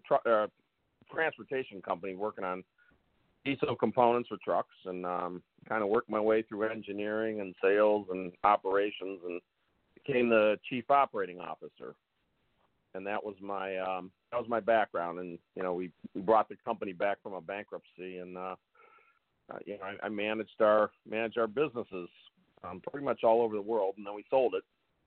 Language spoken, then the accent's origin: English; Cleveland, Ohio, United States; No, I grew up in Cleveland.